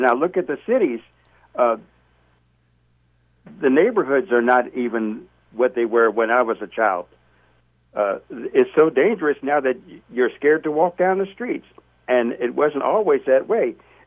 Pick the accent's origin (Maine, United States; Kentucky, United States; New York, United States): Kentucky, United States; Frankfort; I'm from Frankfort. I lived over in Frankfort Avenue at one time.